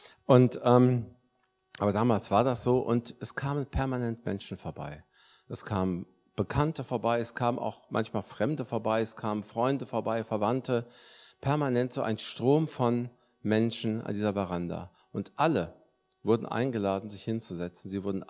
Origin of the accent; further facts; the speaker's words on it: Germany; also born or lived in Lebanon; meine Eltern sind Palästinenser. Ich komme aus dem Libanon. Gebürtig, aber bin seit dem dritten Lebensjahr hier schon in Deutschland. Deswegen merkt man das eigentlich überhaupt nicht mehr.